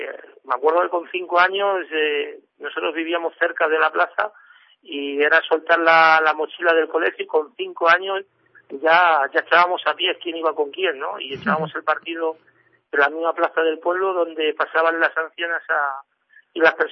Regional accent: Humanes de Madrid, Community of Madrid, Spain; En Humanes yo, de los cuatro hermanos, fui el que nací concretamente en Humanes, ¿no? Creo que de ahí viene todo, ¿no?

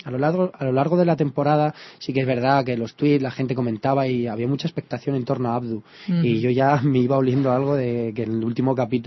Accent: Pinto, Community of Madrid, Spain; now in Madrid, Spain; vivo en Madrid, lo que pasa que sí, me he criado en Pinto y hasta hace muy poco vivía en Pinto.

